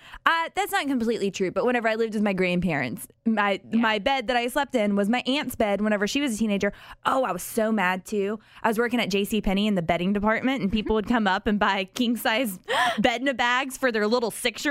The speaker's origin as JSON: {"language": "English", "region": "Texas", "country": "United States", "tie": "born there", "accent": "Southern", "said": "Because I still sounded like a Southerner, even though I was born in Texas."}